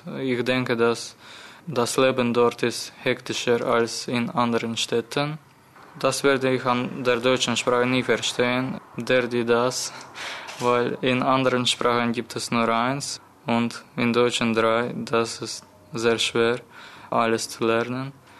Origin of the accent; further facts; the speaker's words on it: Baku, Azerbaijan; German is a second language; Ich komme aus Aserbaidschan. Ich war 1999 in Baku geboren. Ich lerne Deutsch